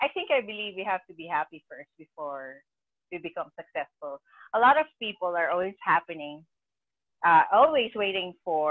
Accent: Philippines; I'm from the Philippines

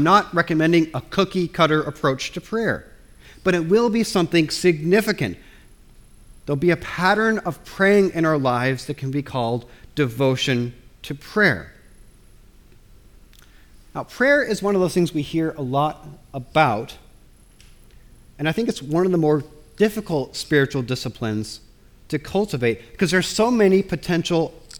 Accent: United States; My home country has utterly lost its mind when it comes to gun violence.

